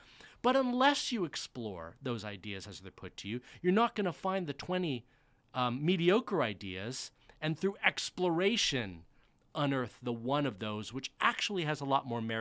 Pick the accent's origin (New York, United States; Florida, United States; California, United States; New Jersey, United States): California, United States; I grew up in Silicon Valley, maybe before it was called Silicon Valley